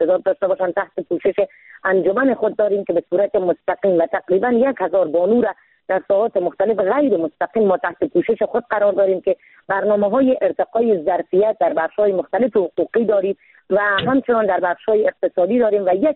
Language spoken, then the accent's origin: Persian; Afghanistan; من زن افغان هستم